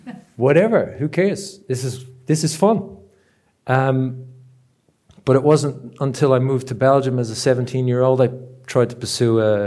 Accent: Dublin, Leinster, Ireland; I'm not from these parts, hence the dodgy accent. I grew up in Dublin

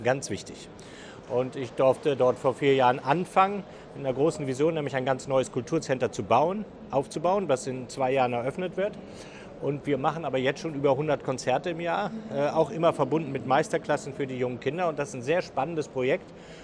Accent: Dresden, Saxony, Germany; Dresden ist meine Heimat.

